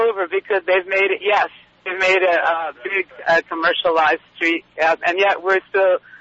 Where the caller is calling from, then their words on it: Kihei, Hawaii, United States; I'm calling from Kihei.